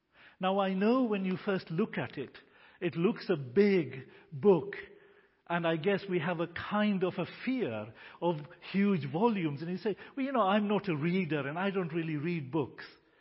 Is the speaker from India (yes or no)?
yes; India; English is a second language; You know, I was born and raised a Hindu. I'm an Indian, born and raised a Hindu.